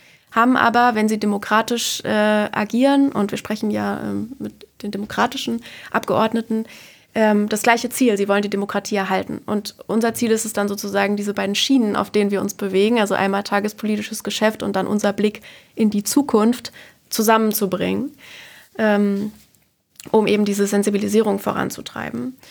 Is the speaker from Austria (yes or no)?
no; Eisenach, Thuringia, Germany; Ich komme selbst aus Thüringen, ich wurde in Eisenach geboren.